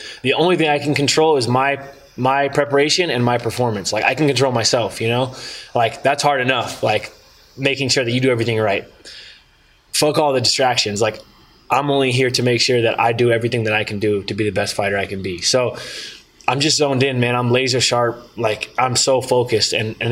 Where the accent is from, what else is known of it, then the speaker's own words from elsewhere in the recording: California, United States; I grew up in Northern California, so like I'm very familiar with sketchy cousins who trim weed for a living.